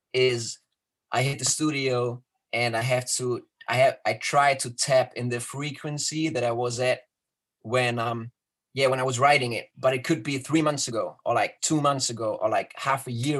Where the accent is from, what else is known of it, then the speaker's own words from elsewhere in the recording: Hamburg, Germany; I'm actually going back to my hometown in Germany, I guess, which is Hamburg City, which is up north. You know, where the weather is all bad and gray and rainy